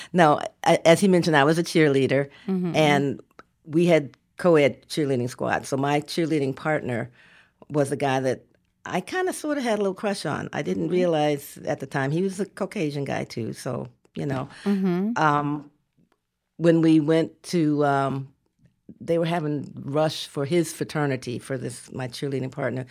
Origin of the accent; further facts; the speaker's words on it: Gary, Indiana, United States; I mean, we grew up in Gary, Indiana, which doesn't right. have a whole lot of a whole lot of white people.